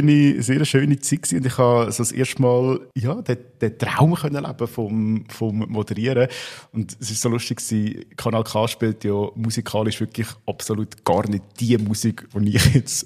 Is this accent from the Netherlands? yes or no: no; Aargau, Switzerland; eingeladen worden vom Rotary Club im Fricktal, also in meiner Heimat.